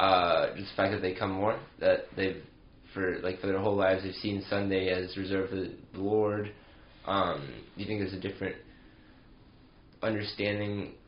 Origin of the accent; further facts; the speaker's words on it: Chile; I remember growing up in Chile, we used to go to church every Sunday